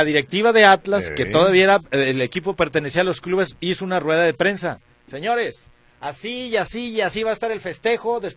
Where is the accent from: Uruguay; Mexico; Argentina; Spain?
Mexico; yo soy más mexicano que los nopales.